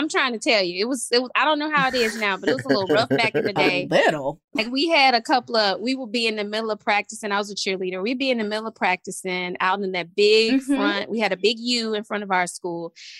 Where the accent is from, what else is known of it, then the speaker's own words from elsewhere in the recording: Montgomery, Alabama, United States; I am from Montgomery, Alabama.